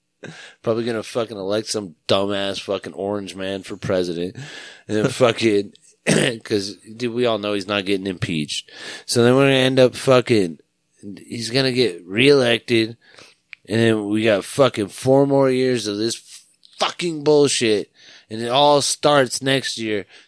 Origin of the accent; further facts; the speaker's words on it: United States; I'm American. I was born here. My dad was born here. America.